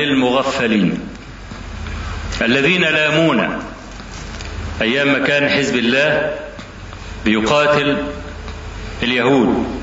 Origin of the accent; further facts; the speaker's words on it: Egypt; ده شغلته ايه هنا عندنا في مصر؟